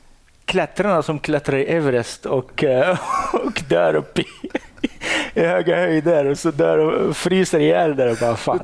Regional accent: Morocco; Swedish is a second language; moved away as an adult; now in Sweden; Jag är ursprungligen från Marocko i Nordafrika och flyttade till Sverige för 20 år sedan.

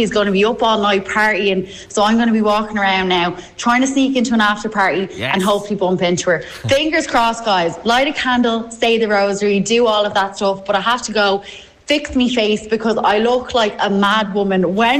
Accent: Ireland; And I was like, I'm Irish.

